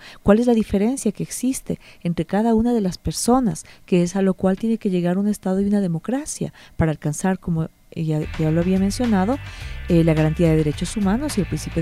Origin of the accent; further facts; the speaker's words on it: Ecuador; vayamos dándonos la oportunidad como ecuatorianos, como ecuatorianas